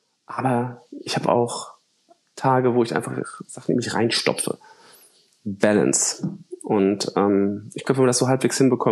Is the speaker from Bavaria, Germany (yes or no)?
no; Cologne, North Rhine-Westphalia, Germany; ich komme aus Köln